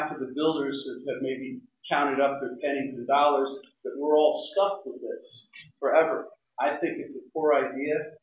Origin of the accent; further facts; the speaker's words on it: New Jersey, United States; we're from back east, we're from New Jersey.